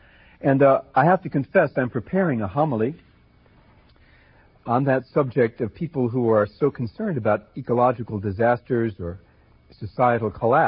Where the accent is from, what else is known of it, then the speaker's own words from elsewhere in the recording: New Jersey, United States; I was raised in New Jersey, and this song was very popular up there.